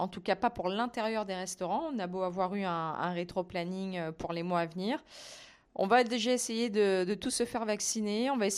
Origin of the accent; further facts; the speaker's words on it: Réunion, France; C'est difficile de dire le contraire parce que je suis réunionnaise